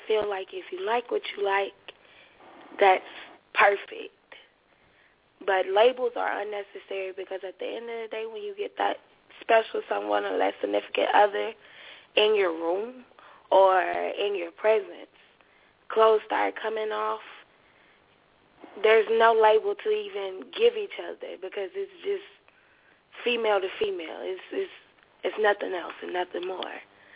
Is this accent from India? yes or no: no; Tuscaloosa, Alabama, United States; I'm from Tuscaloosa, Alabama.